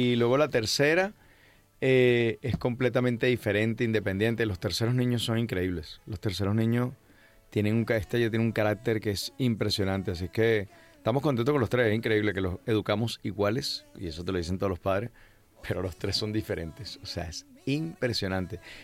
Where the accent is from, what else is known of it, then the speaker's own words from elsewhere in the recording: Venezuela; now in Spain; Astrid y yo somos venezolanos, nacidos en Venezuela